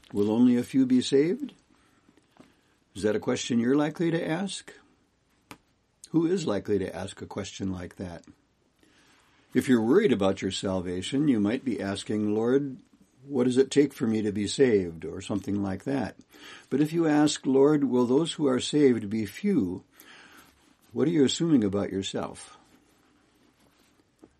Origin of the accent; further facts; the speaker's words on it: Kalispell, Montana, United States; I'm from Kalispell, Montana.